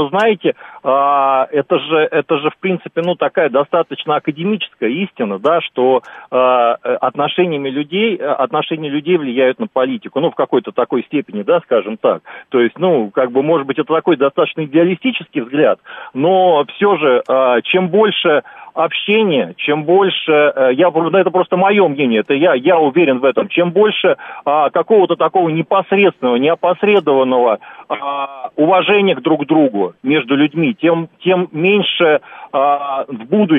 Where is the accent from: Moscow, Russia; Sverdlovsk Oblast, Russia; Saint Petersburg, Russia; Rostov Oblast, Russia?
Moscow, Russia; я из Москвы.